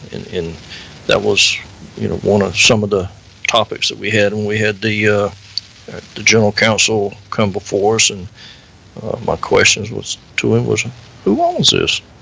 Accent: United States; I'm Native American.

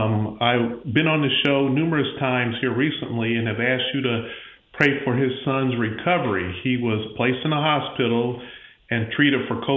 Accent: Pensacola, Florida, United States; sitting in for Dr. Youngblood. I'm from the Pensacola, Florida area.

